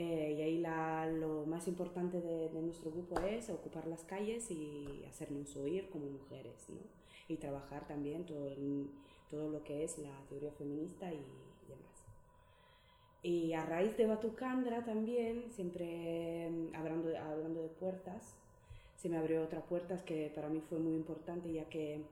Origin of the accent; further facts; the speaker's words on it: Sardinia, Italy; now in Abadiño, Spain; vivo en Abadiño desde hace 10 años, más o menos. Llegué en 2009, yo soy de Cerdeña, una isla que es totalmente diferente de lo que visualmente se puede ver aquí, ¿no? Mucho más, una isla mucho más mediterránea, mucho más seca también.